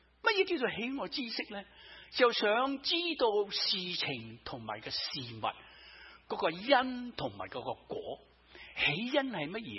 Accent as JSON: {"language": "Chinese", "country": "China", "said": "原来我们中国人文化开始是黄河流域一带的地方，是不是？"}